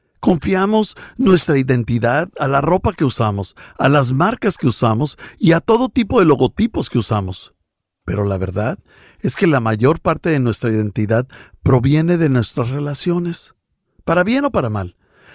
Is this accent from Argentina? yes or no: no; United States; Sí, soy norteamericano, pero hay algo más importante que eso.